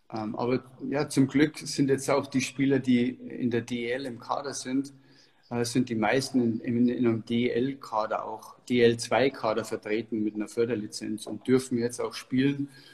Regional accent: Landshut, Bavaria, Germany; in Landshut in meiner Heimat noch nicht

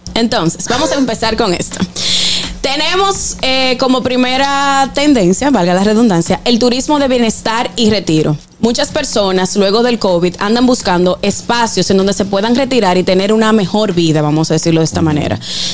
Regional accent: Santiago de los Caballeros, Santiago, Dominican Republic; debo decir de mi ciudad de Isibao, de donde yo soy, de la ciudad de Santiago

